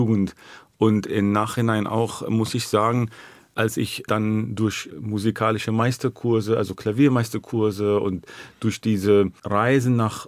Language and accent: German; Israel; Naja, ich muss präzise sein, weil ich bin auch Palästinenser.